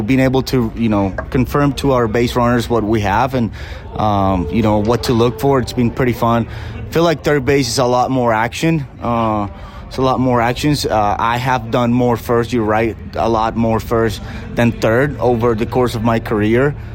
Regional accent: Colombia; He's from my hometown in Colombia.

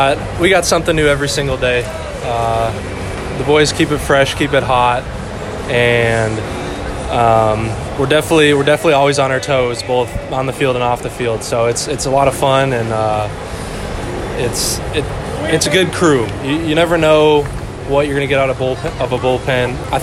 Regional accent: Minnesota, United States; I'm from Minnesota. We had a cabin up in McGregor, Minnesota.

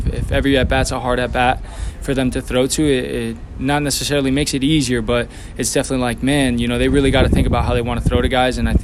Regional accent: Florida, United States; I'm very proud and happy to be back in my home state. I feel like I'm so close to home, but yet so far. It's a 10-hour drive. But, you know, just being in Florida where I grew up

